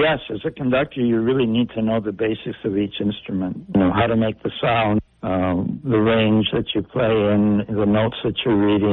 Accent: La Crosse, Wisconsin, United States; La Crosse was my hometown for high school.

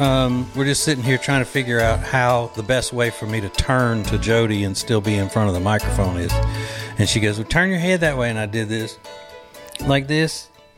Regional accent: Winfield, Louisiana, United States; if you would have told anybody from my hometown of Winfield, Louisiana, that I would grow up and marry someone whose family is from Indiana, they would have laughed in your face.

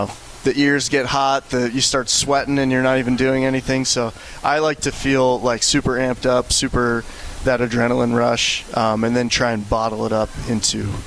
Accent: Houston, Texas, United States; also born or lived in Detroit / Chicago; I was born in Detroit. We've quickly moved to Chicago before settling in Houston by the time I was like 4 years old.

